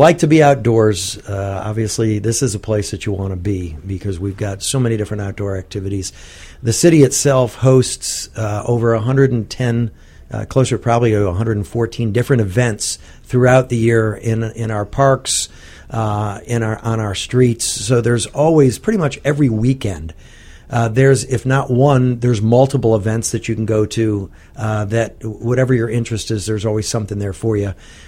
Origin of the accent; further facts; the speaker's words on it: St. Petersburg, Florida, United States; also born or lived in Detroit, United States; Well, I was born in Detroit, Michigan. Family moved to Florida in 1972, and we moved to St. Petersburg. I have lived my entire life from that point forward here in beautiful St. Petersburg